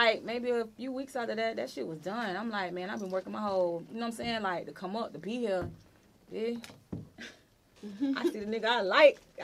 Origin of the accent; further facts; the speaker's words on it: Florida, United States; I wanna help other people though, like my hometown Duval.